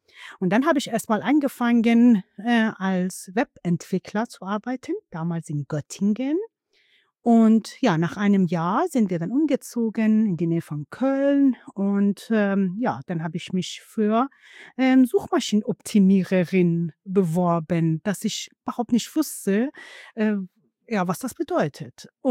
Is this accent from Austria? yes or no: no; northern Iran, Iran; German is a second language; now in Germany; Also ich komme aus Nordiran, wo die Kaspische Meer ist.